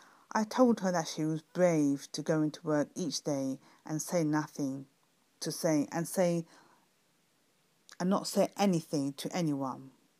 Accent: London, United Kingdom; from London, UK, and I'm going to share with you another story

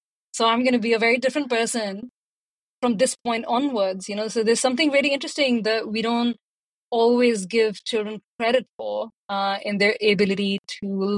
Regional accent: India; I also remember I grew up in India, and every year we had the Teachers' Day, right?

